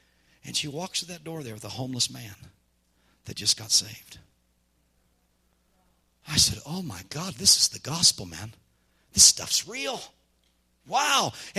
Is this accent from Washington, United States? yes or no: yes; Yakima, Washington, United States; I was first fruits of Yakima. I was a son of the city. I'm a son of the city, man. I was born here. My grandpa was raised here, city council.